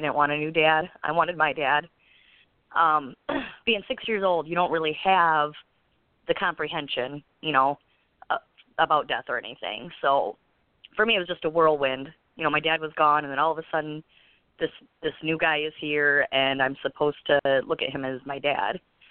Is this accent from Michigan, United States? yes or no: yes; Adrian, Michigan, United States; born there; also born or lived in Toledo, Ohio; Well, we moved around a lot. I was born in Adrian, Michigan, and then my sister Janelle was born in Blissfield, and my sister Jolene, we moved to Toledo, Ohio, and that's where she was born. And that's where we lived until I was 5.